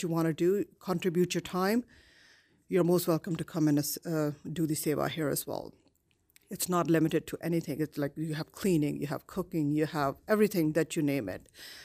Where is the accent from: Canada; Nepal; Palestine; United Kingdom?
Canada; Mississauga, Ontario; Actually, originally we are from Mississauga, Brampton, and the background is from Punjab, which is a state of India, one of the states of India.